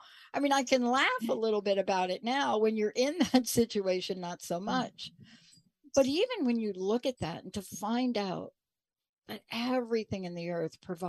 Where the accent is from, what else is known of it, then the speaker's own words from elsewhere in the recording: New York, United States; I mean, I grew up in New York, and I got to tell you, you know, it's fascinating because anybody that knows anything about New York will understand that you pretty much will be visited, especially like in Manhattan